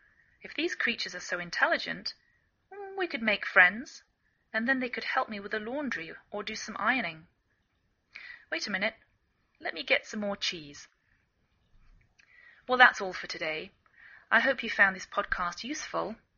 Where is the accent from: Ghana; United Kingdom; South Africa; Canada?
United Kingdom; England; now in United States